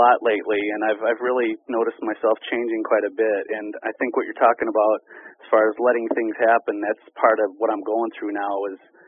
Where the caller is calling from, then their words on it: Harvard, Illinois, United States; I'm calling from Illinois, Harvard, Illinois. We're having some snow right now.